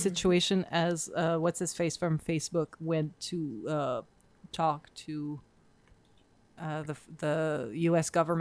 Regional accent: Canada; We're Canadian talking about the US legal system, and I can barely grasp the Canadian legal system.

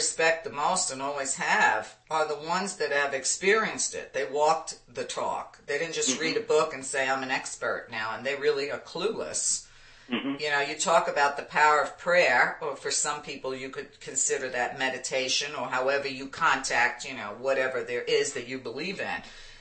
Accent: Brooklyn, New York, United States; I told you I'm from Brooklyn. I can't help myself.

